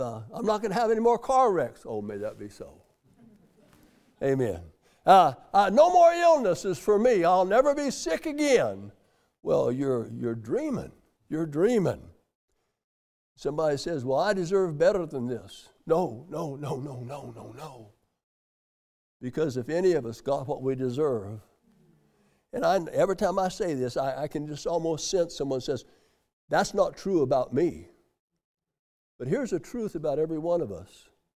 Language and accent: English; Colorado, United States; I was raised in Colorado, and we have the beautiful mountains there